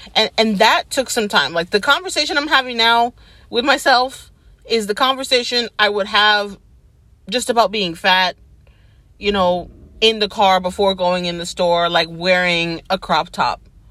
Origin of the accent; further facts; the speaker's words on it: United States; No, this has made me realize that as an American, as a person, you know, like, I've always loved languages.